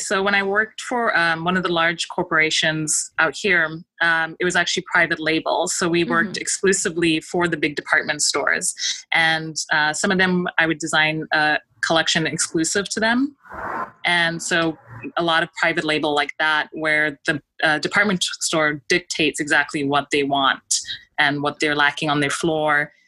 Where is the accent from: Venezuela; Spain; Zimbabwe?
Zimbabwe; also born or lived in Canada; now in Los Angeles, United States; I was born in Zimbabwe and grew up half there, half in Canada.